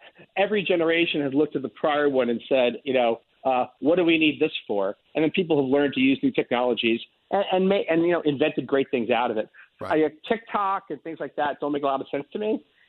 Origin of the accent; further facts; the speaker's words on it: New York, United States; And as a New Yorker who's sat in a lot of traffic in my life, I can't wait for it.